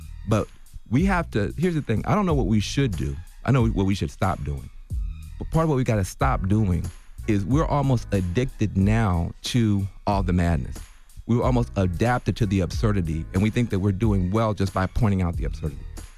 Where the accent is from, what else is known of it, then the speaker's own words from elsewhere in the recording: Tennessee, United States; From my home state of Tennessee.